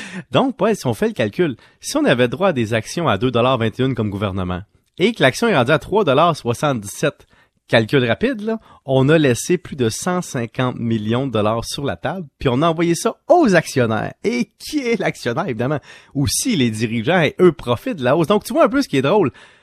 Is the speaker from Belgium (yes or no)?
no; Canada; comme on est Canadien